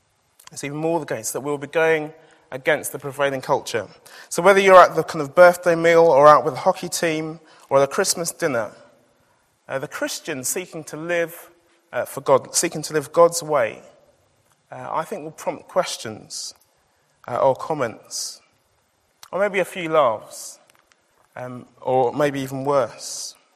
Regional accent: Scotland, United Kingdom; born there; I was born in Scotland

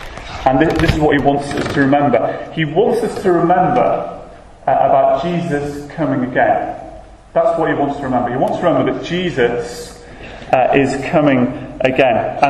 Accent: Birkenhead, North West England, United Kingdom; So back in my hometown in Birkenhead

